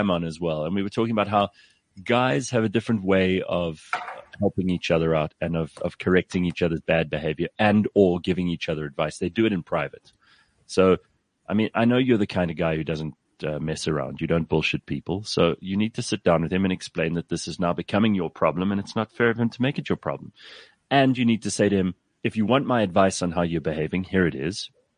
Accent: Durban, KwaZulu-Natal, South Africa; but the police are overwhelmed in my hometown. The six SANDF personnel that they sent to Durban North are overwhelmed.

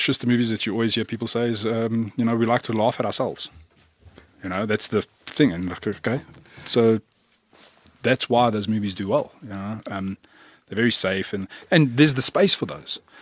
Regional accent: Johannesburg, Gauteng, South Africa; I'm from the South of Joburg.

